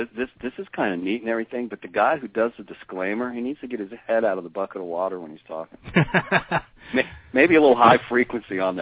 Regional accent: Florida, United States; also born or lived in Virginia; now in New Jersey, United States; Well, I'm not from New Jersey. Please, please. I'm a southern boy. I'm just living here for the next 5 years. I'm actually born in Virginia and raised and grew up in Florida, so I'm a Florida boy.

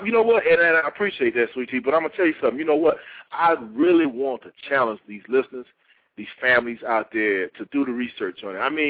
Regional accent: United States; But the issue, I think, is as an American, as a country, is that we need to learn how to put our families back together

